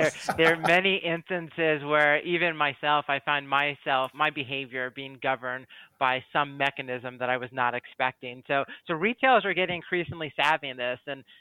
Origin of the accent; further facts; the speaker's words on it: New York City, New York, United States; I'm from New York City. I can't tell you one screw from the other.